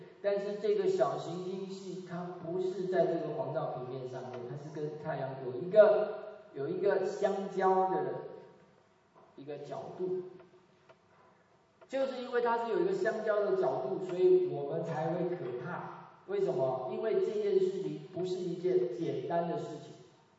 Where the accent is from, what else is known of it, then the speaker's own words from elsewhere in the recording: Wuhan, Hubei, China; 武汉是我老家，怎么会有断层带？